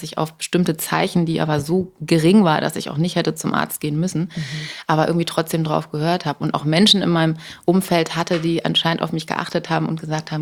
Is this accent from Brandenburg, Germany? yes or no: no; Buxtehude, Lower Saxony, Germany; Ich komme ja aus Buxtehude.